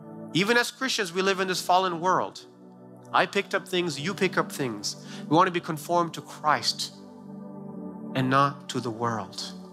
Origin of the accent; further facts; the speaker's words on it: Sri Lanka; We're born on the same island, this tiny island of 19, 20 million people